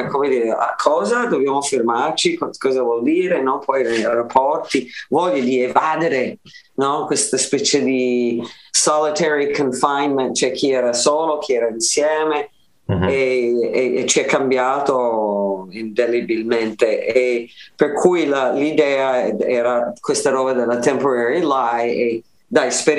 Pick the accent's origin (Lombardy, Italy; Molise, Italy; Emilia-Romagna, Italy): Lombardy, Italy; Milan; also born or lived in Puglia; Adesso non vivo più in Puglia, dopo 9 anni in Puglia sono tornato a Milano, per cui sono tornata a casa, diciamo, alla base